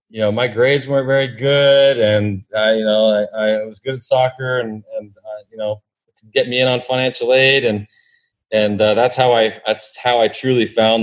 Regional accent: San Jose, California, United States; also born or lived in Portland; I'm from San Jose. San Jose is where I grew up. And born in Portland, but didn't live there long. Grew up in San Jose.

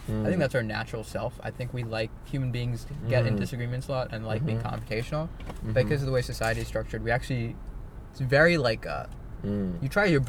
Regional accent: Singapore; also born or lived in India; now in United States; No, English, people speak English in Singapore, that's everyone's first language. But I was born in India. But yeah, English, I learned English first.

